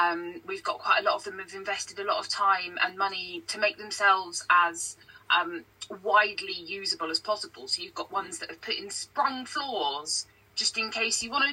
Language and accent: English; South East England, United Kingdom; Unfortunately, no. I grew up in Surrey